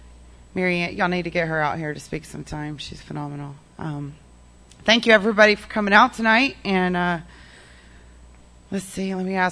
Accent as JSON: {"language": "English", "region": "California", "country": "United States", "tie": "born there", "said": "So I was born in California"}